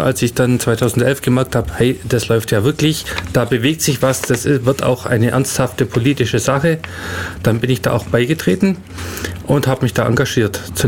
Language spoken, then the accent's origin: German; Ulm, Baden-Württemberg, Germany; born there; Ich bin gebürtiger Ulmer.